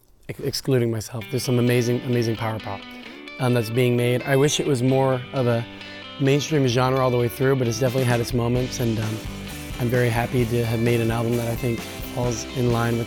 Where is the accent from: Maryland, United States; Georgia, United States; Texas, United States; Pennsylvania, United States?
Georgia, United States; Woodstock; also born or lived in New York; I write some songs, I sing, play guitar, play keys, and I'm originally from New York, but was raised north of Atlanta in Woodstock, Georgia